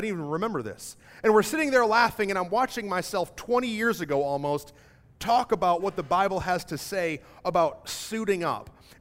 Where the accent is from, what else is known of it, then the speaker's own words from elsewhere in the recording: Michigan, United States; I grew up in Michigan.